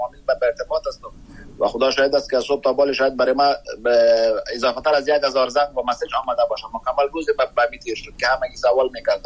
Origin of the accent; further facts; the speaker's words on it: Afghanistan; moved away as an adult; now in Pakistan; ما خودم دو نیم سال میشه که ما از افغانستان آمدیم به پاکستان هستم